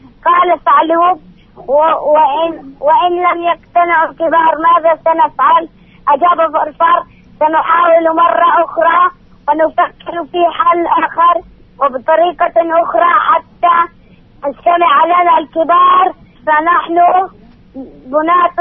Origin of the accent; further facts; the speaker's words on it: Jerash, Jerash Governorate, Jordan